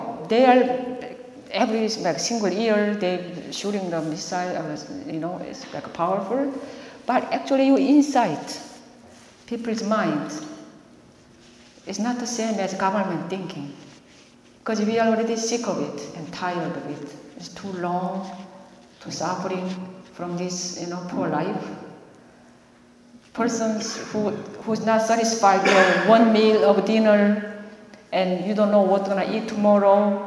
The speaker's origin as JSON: {"language": "English", "country": "South Korea", "lives_now": "Canada", "said": "I am a Canadian and I'm living in Canada, but I still love my country. I still miss my country."}